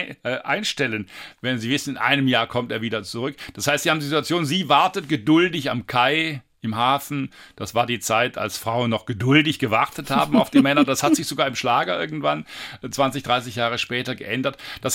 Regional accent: Baden-Württemberg, Germany; ich bin ja auch am Neckar aufgewachsen, also nicht in unmittelbarer Meeresnähe

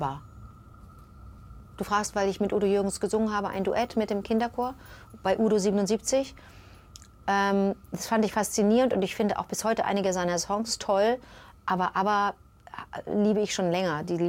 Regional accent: Montreal, Quebec, Canada; now in Germany; ich kann nicht mal das kanadische Englisch und auch nicht das kanadische Französisch. Ich bin in Montreal geboren, sprich, ich habe dieses Privileg, mit diesen beiden Sprachen groß geworden zu sein, plus dem Deutsch der deutschen Eltern.

